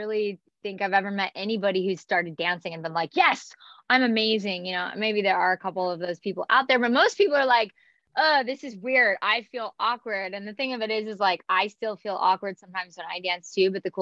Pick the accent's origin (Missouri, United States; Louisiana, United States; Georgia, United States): Missouri, United States; Springfield; I was coming from Missouri, like, not really small town, but, Springfield, Missouri, same city that Brad Pitt's from, actually.